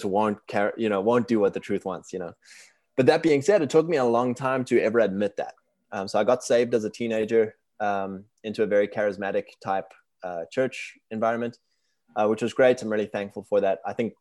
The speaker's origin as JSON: {"language": "English", "country": "South Africa", "tie": "born or raised there", "said": "I was born in South Africa, fourth generation British settlers down there, and kind of like a upper middle class family. My dad had his own business, and we grew up in a really rural area."}